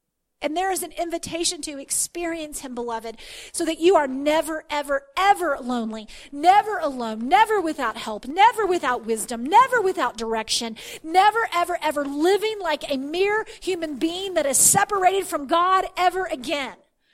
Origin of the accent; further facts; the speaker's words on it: Texas, United States; You know, I grew up in Texas and the Bible Belt in the 70s and 80s